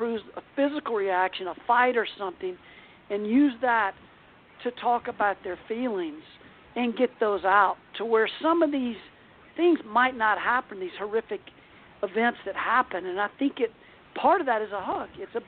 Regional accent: the South, United States; It was just kind of the way the culture was growing up in the South. And I moved to San Francisco, too, for a while.

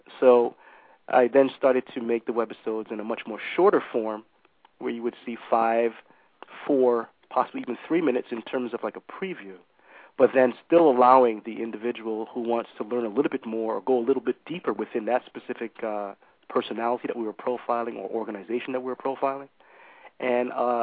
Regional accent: New York City, New York, United States; also born or lived in Barbados; now in Atlanta, United States; I was born in Barbados, West Indies, raised in New York City in Harlem and Brooklyn, specifically East New York.

